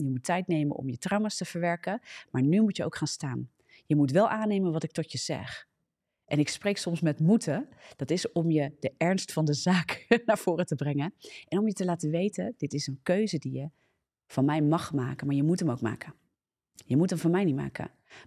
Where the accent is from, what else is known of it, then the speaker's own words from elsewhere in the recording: Netherlands; Moeten we ook leren als Hollanders. Ja, we hebben geen tijd voor rouw in dit land.